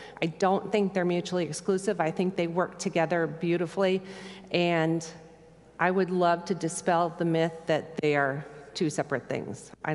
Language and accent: English; Wheaton, Illinois, United States; I'm from Chicago, Illinois, outside in Wheaton, Illinois. It's 30 miles west of the city.